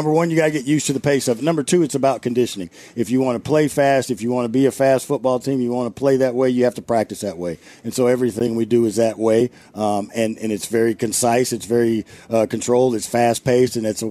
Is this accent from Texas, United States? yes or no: yes; Houston, Texas, United States; The only thing, Houston. I'm from Houston, so